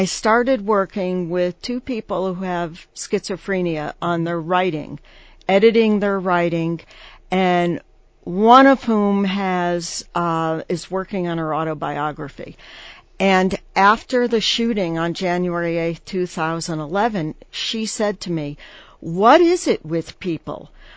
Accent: Southwest Harbor, Maine, United States; So even though I've gone from down east Maine, or come from down east Maine to I came from Southwest Harbor, Maine, to the Southwest

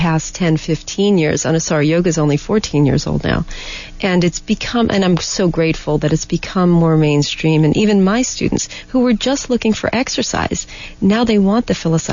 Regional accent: New York, United States; I'm from New York, and so I grew up in a very different mindset than being a full-time yoga instructor.

